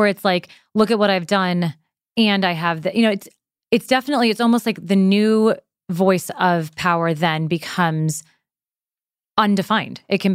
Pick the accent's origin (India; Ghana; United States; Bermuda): United States; New York; I'm from New York, so I have heard it.